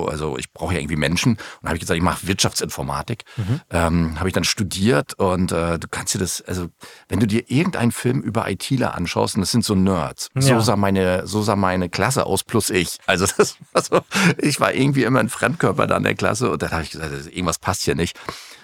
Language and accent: German; Wismar, Mecklenburg-Vorpommern, Germany; geboren bin ich in Wismar 1977, also bin jetzt 47 Jahre jung, bin in Wismar aufgewachsen, bin lange Zeit dort geblieben, habe in der Stadt gelebt, bin dann ein bisschen in den Speckgürtel gezogen später, Mitte 20 oder so.